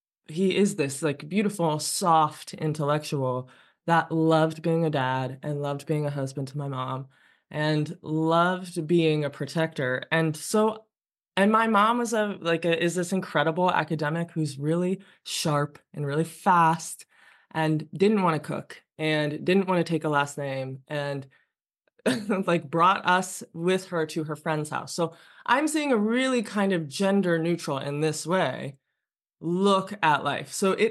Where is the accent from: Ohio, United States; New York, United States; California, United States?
Ohio, United States; And I grew up in Ohio where I was in a monoculture. It felt very white.